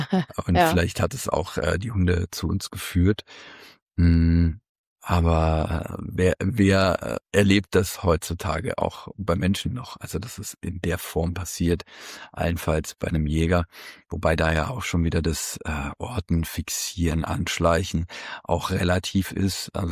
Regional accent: Cologne, North Rhine-Westphalia, Germany; Für mich als Kölner war es dann sehr überraschend.

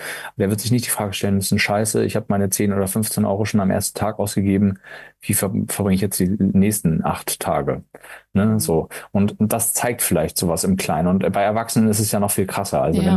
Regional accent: Hamburg, Germany; ich komme ja aus Hamburg

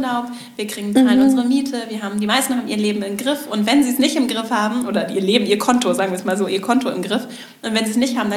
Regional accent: Schleswig-Holstein, Germany; ich komme nicht aus der Großstadt, sondern ich habe auch in Schleswig-Holstein eher ländlich bin ich aufgewachsen

